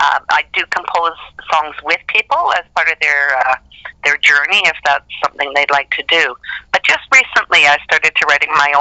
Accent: Calgary, Alberta, Canada; also born or lived in Toronto; I was born in Toronto, but I grew up in Calgary

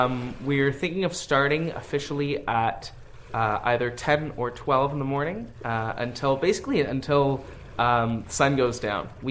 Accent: Ottawa, Ontario, Canada; now in Sackville, Canada; Yeah, so I'm originally from Ottawa. actually. And I came to Sackville to go to Mount A for my undergrad

